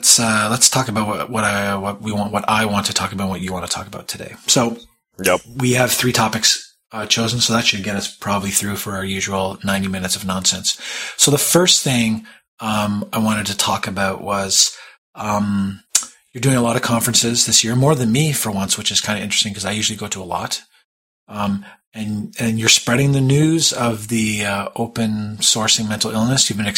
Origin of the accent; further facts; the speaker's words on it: Toronto, Ontario, Canada; in my hometown of Toronto